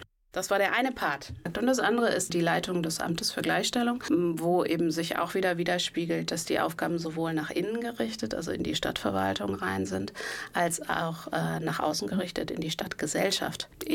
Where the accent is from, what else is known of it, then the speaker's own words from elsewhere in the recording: Berlin, Germany; now in Münster, Germany; Ich komme ursprünglich aus Berlin und bin jetzt seit 2019 mit mehreren Stationen einmal quer durch Deutschland in Münster gelandet